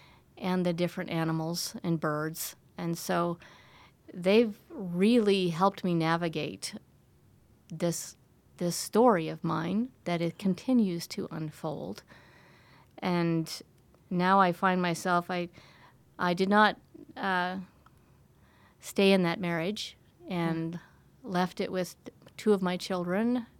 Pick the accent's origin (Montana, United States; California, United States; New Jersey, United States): Montana, United States; now in South Dakota, United States; and I grew up in Montana, and it was quite a surprise to be in South Dakota